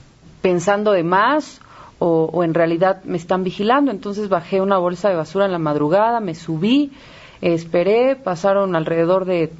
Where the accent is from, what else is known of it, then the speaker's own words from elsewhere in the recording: Azcapotzalco, Mexico City, Mexico; Soy orgullosamente de Azcapotzalco, nacida en Azcapotzalco, del barrio de Coltongo, y lo digo con mucho orgullo, soy de barrio.